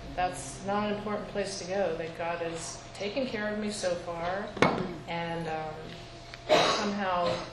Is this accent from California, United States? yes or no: yes; California, United States; I'm from Marin County.